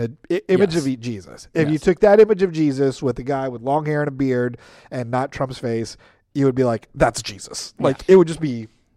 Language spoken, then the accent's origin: English; United States; You know, we're American.